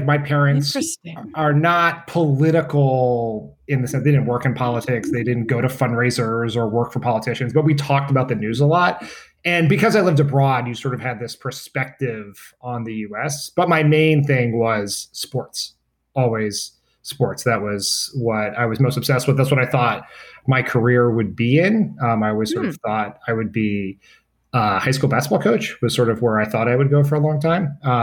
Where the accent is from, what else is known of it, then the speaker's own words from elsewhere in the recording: Wilmington, Delaware, United States; also born or lived in Brazil / Japan; So I was born in Wilmington. I lived there until I was five. Then we moved to Brazil. My dad worked for a company that sent him overseas. So we were in Brazil for 3 years, home to Delaware for a few years, back to Japan, then to Japan, and then back to Delaware for high school.